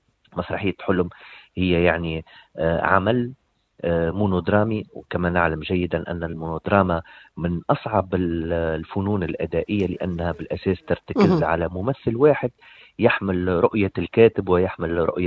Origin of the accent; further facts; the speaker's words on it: Tunisia; now in United Arab Emirates; وفي إطار التعاون الدولي انتقلت من تونس إلى وزارة التربية والتعليم الإماراتية. عندي تقريبا 5 سنوات موجود لنا في الوزارة،